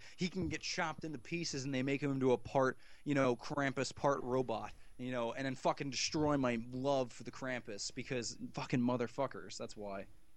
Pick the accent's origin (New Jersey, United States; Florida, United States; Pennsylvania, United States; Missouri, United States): New Jersey, United States; accent: Jersey; Well, I know everyone makes fun of my Jersey accent